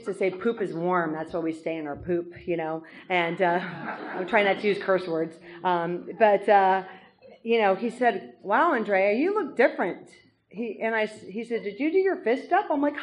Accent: California, United States; And I grew up near the San Francisco Bay. And I'd always walk along the bay in the morning.

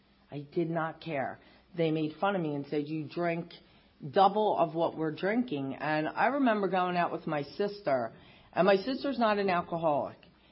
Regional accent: Philadelphia, Pennsylvania, United States; I grew up in Northeast Philadelphia. I still live there.

